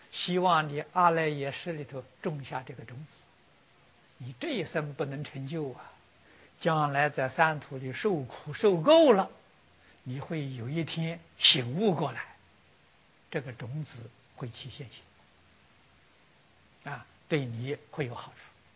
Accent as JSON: {"language": "Chinese", "country": "China", "said": "你们看看我们中国人造字智慧啊，你看那一边是个金，这一边是两把刀啊"}